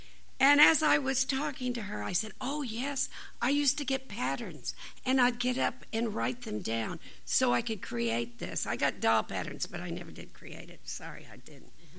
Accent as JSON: {"language": "English", "region": "Indiana", "country": "United States", "said": "You know, I'm from Indiana"}